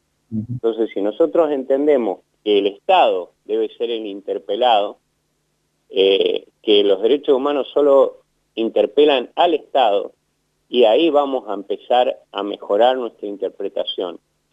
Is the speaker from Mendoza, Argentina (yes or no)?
yes; Mendoza, Argentina; como mendocinos todos queremos tener